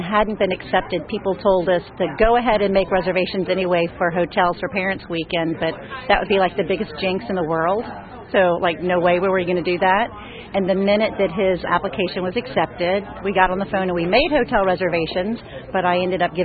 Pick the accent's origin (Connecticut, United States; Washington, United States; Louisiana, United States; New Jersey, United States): Louisiana, United States; New Orleans; I'm from New Orleans, and I've seen Habitat for Humanity at work in New Orleans before Hurricane Katrina and afterwards